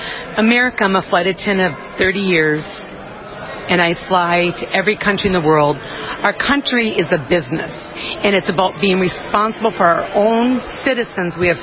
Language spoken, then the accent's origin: English; Brainerd, Minnesota, United States; I grew up in Brainerd, Nisswa.